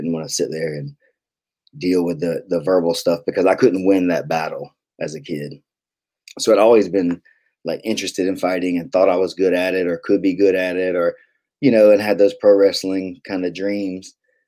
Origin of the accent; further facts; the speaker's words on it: Bainbridge, Georgia, United States; I was in this town called Bainbridge, Georgia. That's where I grew up. It's my hometown. It's a pretty small town.